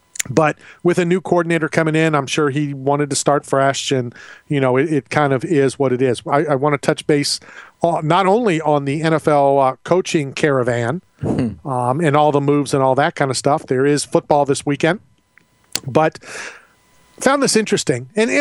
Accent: Tampa, Florida, United States; growing up in the Tampa Bay area when I did, you got the Miami Dolphins shoved down your throats.

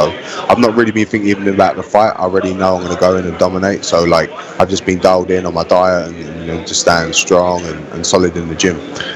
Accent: London, United Kingdom; now in Coconut Creek, United States; I actually live in Coconut Creek, but I'm originally from Southeast London. But I've been over here for like 7 years now.

